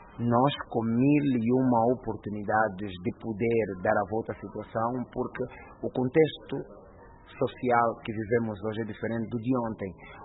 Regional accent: Cazenga, Luanda, Angola; nasci no Kazenga, sou do Kazenga, mas eu vou fazer sucesso no que nasci.

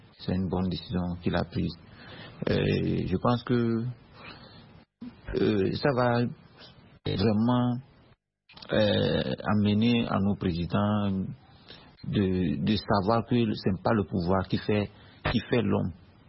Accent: Togo; Par exemple, chez nous au Togo actuellement

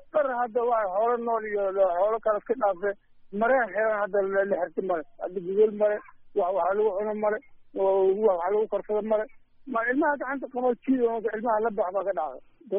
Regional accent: Gedo, Somalia; Kalluun ayaan ka soo barakacay, kalluun ayaan ka soo barakacay. Doolow waaye tiilo ka tirsan degmada Doolow

